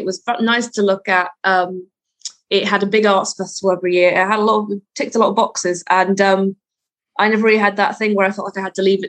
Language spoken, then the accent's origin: English; Scotland, United Kingdom; I feel like I need to live up to a sort of expectation of what being Scottish means, and I feel like I never quite fulfill it because I'm immediately not I don't sound what people like how people expect when people think of Scotland.